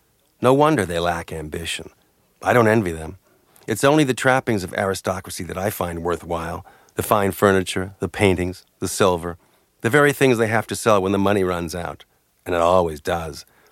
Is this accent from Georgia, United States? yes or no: yes; Gordon, Georgia, United States; born there; I was born in Gordon, Georgia. That's a little town near Macon. The biggest thing in Gordon is the chalk mine.